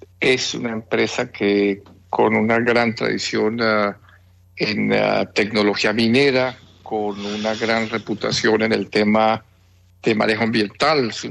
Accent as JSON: {"language": "Spanish", "country": "Colombia", "said": "Contento además porque hay unos proyectos en Colombia que, como colombiano"}